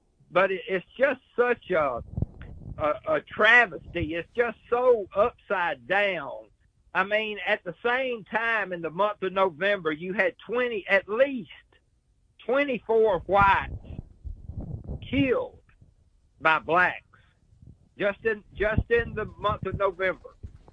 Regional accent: Southern United States, United States; As a Southerner, men like A.P. Hill was certainly a hero of mine

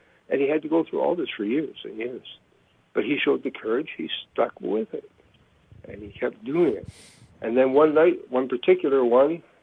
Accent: Canada; When I was growing up in Canada

